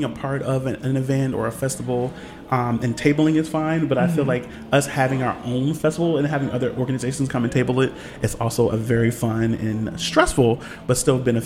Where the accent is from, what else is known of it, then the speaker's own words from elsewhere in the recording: Baltimore, Maryland, United States; I'm from born in Baltimore City, or Balmo City, and then raised in Baltimore County. More in the county than the city.